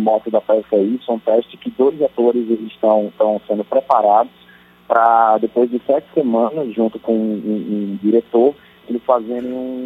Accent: Natal, Rio Grande do Norte, Brazil; born there; eu sou nordestino, sou nascido, né, em Natal

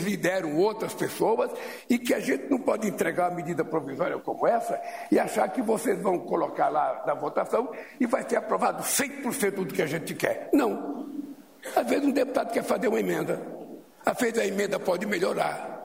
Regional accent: Caetés, Pernambuco, Brazil; A minha tristeza ficou, sabe, lá para o passado, lá quando eu vim de Caetés, que era a tristeza da fome, da incerteza.

